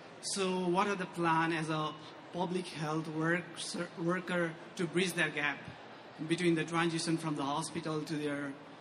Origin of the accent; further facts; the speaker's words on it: Nepal; now in United States; I'm from Nepal, a different part of the world compared to US.